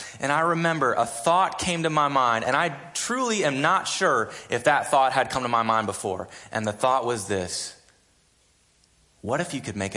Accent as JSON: {"language": "English", "region": "New England", "country": "United States", "tie": "born or raised there", "said": "I grew up in New England. And in New England, it's not like growing up in Texas, right?"}